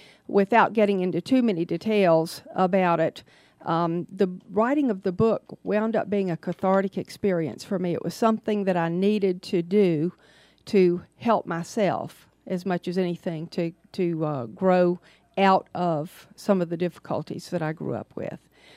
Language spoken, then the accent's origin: English; Atlanta, Georgia, United States; I was born in Atlanta in the late 1940s, really long time ago, at Crawford Long Hospital